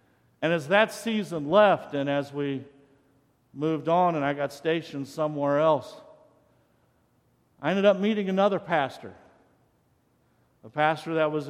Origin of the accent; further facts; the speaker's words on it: Jamestown, United States; also born or lived in Chicago; ended up living in Chicago for a while. That's a big jump from growing up in Jamestown, let me tell you.